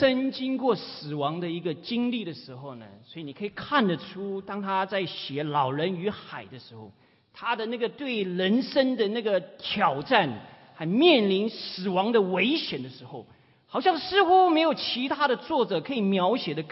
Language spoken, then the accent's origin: Chinese; China; 我们中国人讲说患难见真情。